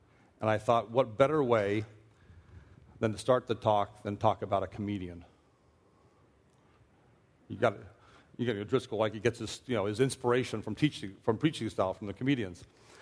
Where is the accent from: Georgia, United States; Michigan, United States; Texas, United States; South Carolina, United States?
South Carolina, United States; Myrtle Beach; born there; I was born when he was a chaplain in the United States Air Force. I was born in Myrtle Beach.